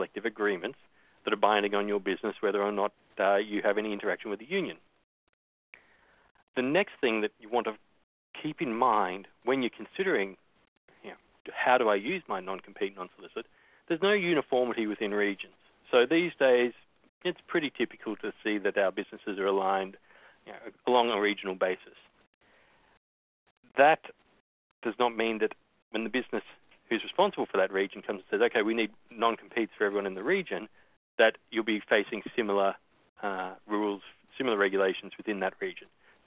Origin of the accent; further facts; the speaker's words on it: Canada; But then you also look at Canada, my home country, Australia